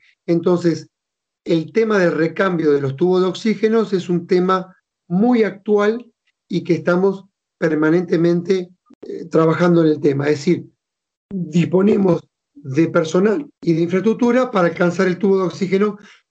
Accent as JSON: {"language": "Spanish", "town": "Rosario", "region": "Santa Fe", "country": "Argentina", "said": "yo soy rosarino y obviamente tengo entornos y familiares en Rosario y conozco la localidad."}